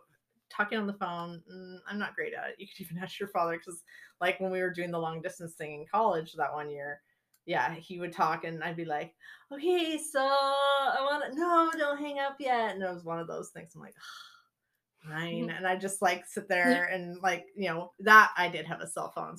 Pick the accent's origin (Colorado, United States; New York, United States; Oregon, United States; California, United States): Oregon, United States; Well, I grew up on the West Coast in Oregon.